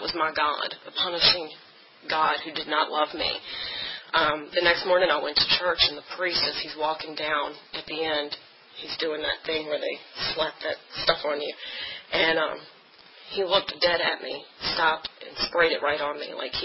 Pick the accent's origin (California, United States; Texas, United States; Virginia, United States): Virginia, United States; New Kent; She and I grew up in New Kent together in Pampers.